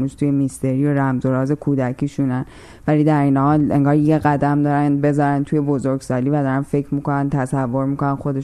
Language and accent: Persian; Iran; also born or lived in Chicago